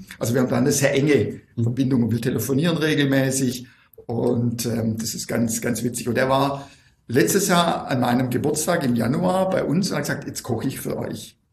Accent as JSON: {"language": "German", "town": "Kuppingen", "region": "Baden-Württemberg", "country": "Germany", "tie": "born or raised there", "said": "Also in meiner Kindheit, ich habe es vorher erzählt, beim Eingangsgespräch, ich komme aus Kuppingen"}